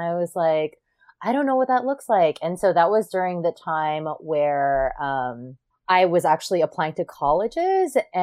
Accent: Hawaii, United States; I'm from Hawaii.

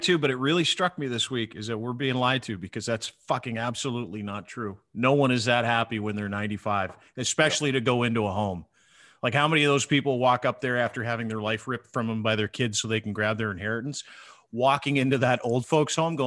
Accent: Canada; the best thing about being Canadian is not being American.

